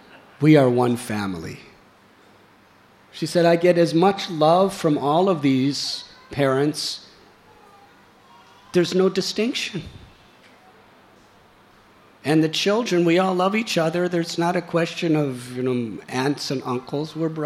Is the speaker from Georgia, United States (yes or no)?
no; Chicago, Illinois, United States; I was born in Chicago, raised in Chicago. When it came to college, I went to Florida for obvious reasons.